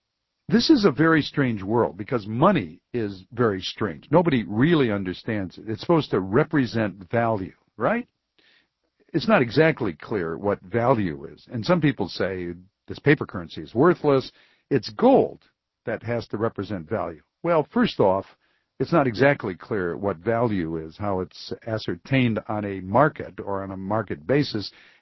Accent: Detroit, Michigan, United States; Here's James in Detroit, Michigan, my hometown.

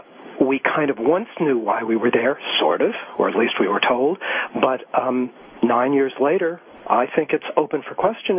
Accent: New York, United States; I mean, I read the New York Times, my hometown paper, every day.

